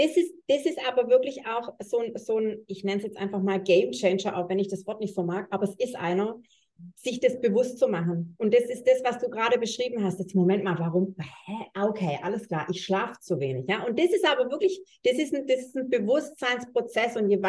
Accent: Southern Germany, Germany; Ich komme aus Süddeutschland, Flughafen Stuttgart.

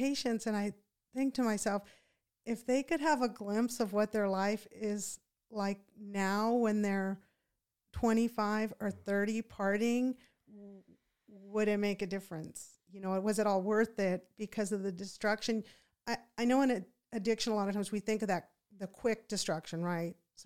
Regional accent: Fort Ord, California, United States; born there; I was born in between on Fort Ord in 1968.

